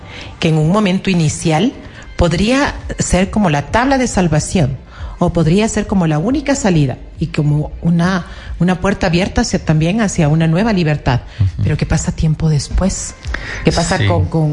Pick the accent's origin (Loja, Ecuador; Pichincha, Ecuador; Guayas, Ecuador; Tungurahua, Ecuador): Tungurahua, Ecuador; como buenos zambateños, tungurahuenses, ecuatorianos, reconozcamos el valor tan grande que tienen fechas como estas